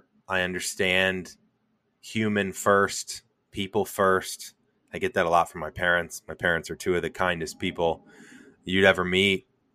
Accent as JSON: {"language": "English", "town": "St. Louis", "region": "Missouri", "country": "United States", "said": "Because I was a big baseball player. I'm from St. Louis. I know you're in Chicago."}